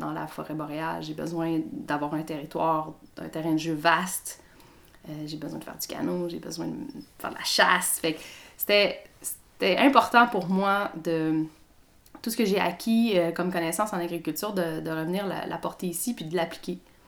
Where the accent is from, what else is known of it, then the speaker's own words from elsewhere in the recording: Quebec, Canada; Bon, en fait, moi, je suis native d'ici. Je suis native de la Côte-Nord. Fait que j'ai vraiment cette région-là qui est à cœur pour moi. Mes racines sont ici.